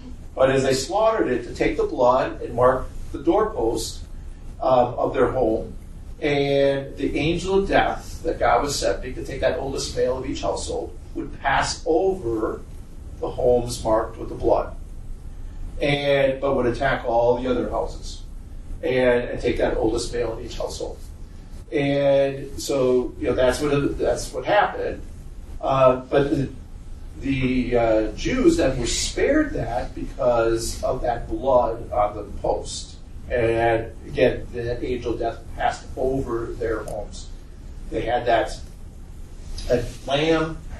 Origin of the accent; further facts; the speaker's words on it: Wisconsin, United States; You know, when I was home, I'm from Wisconsin, for those of you, I think most of you know that by this point.